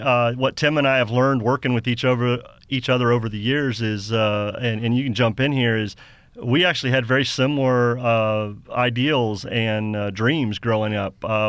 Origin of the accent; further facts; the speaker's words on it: Florida, United States; also born or lived in Tennessee; I grew up actually here in Florida and kind of bounced around a little bit, but ended up in Tennessee with my dad traveling the Southeast area.